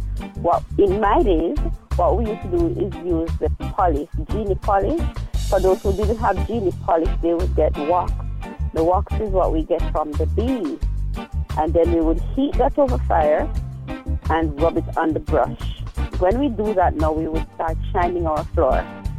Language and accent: English; Quick Step, Jamaica; I'm from Quickstep.